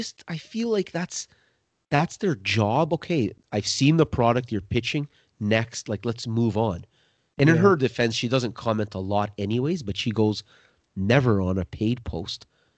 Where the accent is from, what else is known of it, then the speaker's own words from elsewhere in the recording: Canada; Guys, most of our listeners are from the US. We're Canadian.